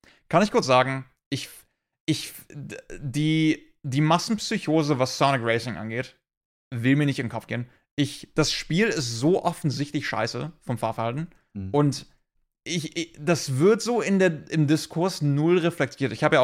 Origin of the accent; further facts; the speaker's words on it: Lebanon; hey, ich bin Libanese